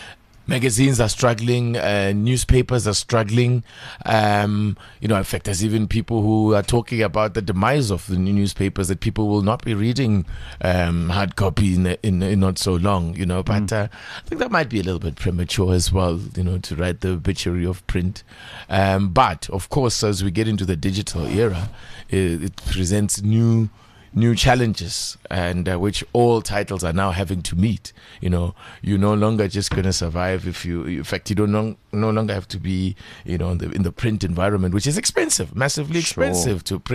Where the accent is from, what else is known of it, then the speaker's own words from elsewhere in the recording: Pretoria, Gauteng, South Africa; born there; I was born in Lady Selborne. What was Lady Selborne? There was a hospital there on your way to Mabopane. That's where I was born. But my parents were living in Attridgeville at the time. So I lived there until I had to go to school